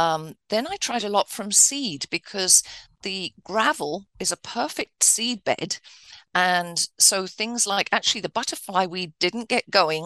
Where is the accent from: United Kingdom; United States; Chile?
United Kingdom; England; So I'm English, obviously.